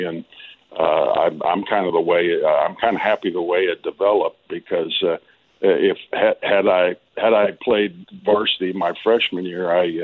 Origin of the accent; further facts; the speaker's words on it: Batavia, United States; Coach Hall came to Batavia and stayed